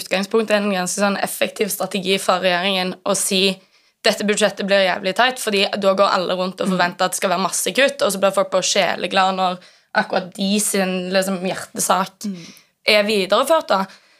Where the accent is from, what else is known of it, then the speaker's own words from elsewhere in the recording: Oslo, Norway; Det kan jeg forsikre meg at jeg absolutt er. Jeg er fra Grønland.